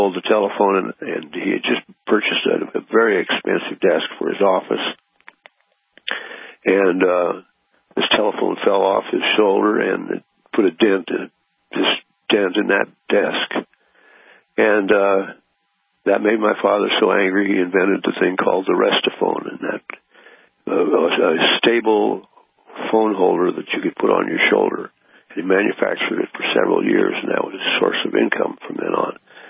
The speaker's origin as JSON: {"language": "English", "town": "Portland", "region": "Oregon", "country": "United States", "tie": "born or raised there", "said": "And I grew up in Portland, Oregon. It was voted in 1949 as the most beautiful city in the United States."}